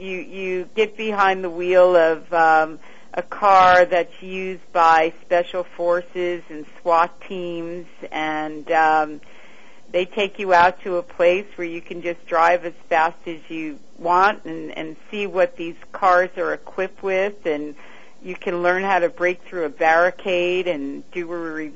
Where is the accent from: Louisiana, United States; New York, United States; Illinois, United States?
New York, United States; New York City; No, I don't, but I did grow up here in New York.